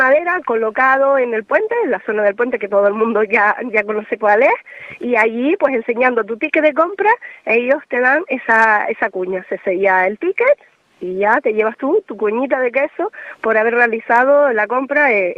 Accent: Benijo, Canary Islands, Spain; y más siendo de ese barrio que soy, de Benijo

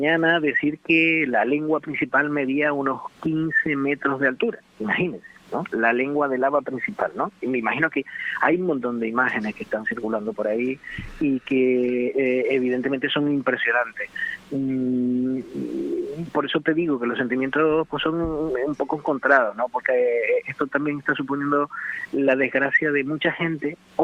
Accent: La Breña, Canary Islands, Spain; de la zona de La Breña, que es de donde yo soy natural y donde, bueno, teníamos la residencia de mis padres

